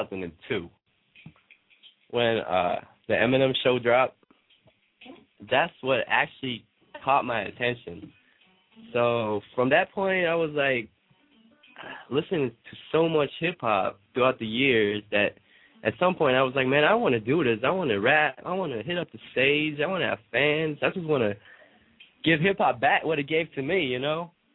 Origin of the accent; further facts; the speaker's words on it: Germany; also born or lived in Atlanta; I was born in Atlanta. Me and my mom moved back to Germany around when I was like 2 years old. Ever since I grew up here in Germany, so I'm half German. My mom's German.